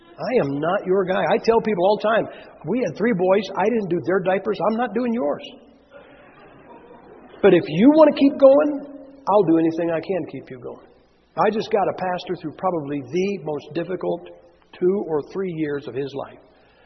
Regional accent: Massillon, Ohio, United States; I am from Massillon, Ohio. Massillon, Ohio is where pro football got its start.

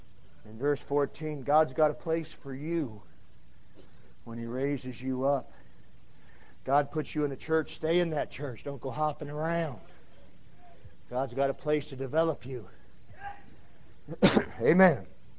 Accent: Midwest, United States; Who are you? Where are you from? I said, Midwestern. I told him where I was from.

